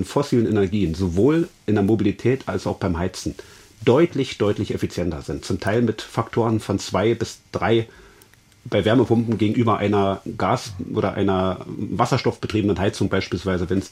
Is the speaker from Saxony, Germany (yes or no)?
yes; Chemnitz, Saxony, Germany; Wir haben beispielsweise in meiner Heimatstadt in Chemnitz ein Kraftwerk stehen